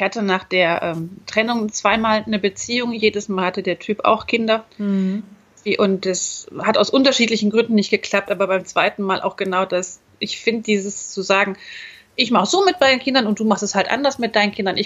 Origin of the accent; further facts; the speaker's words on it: North Rhine-Westphalia, Germany; Ich komme halt aus dem Rheinland.